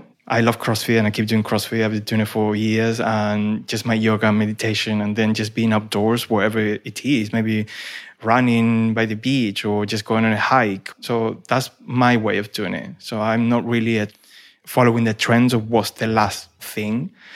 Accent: Argentina; English is a second language; You know, I'm from Argentina, so there's not much of a difference to any European country.

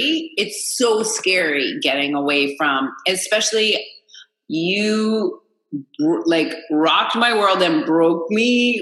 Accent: Manhattan, New York, United States; So I grew up in Manhattan and my parents got divorced when I was 8.

